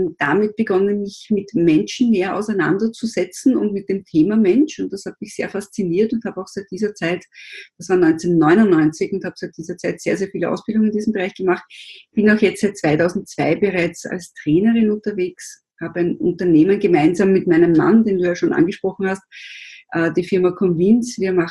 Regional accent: Vienna, Austria; born there; Ich bin 52, bin gebürtige Wienerin

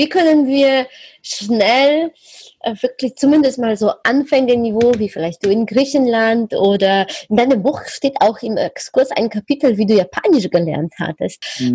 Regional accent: Gliwice, Silesian Voivodeship, Poland; born there; Es steht auch in Gleiwitz, in der Stadt, wo ich geboren bin, auch der Radiosender

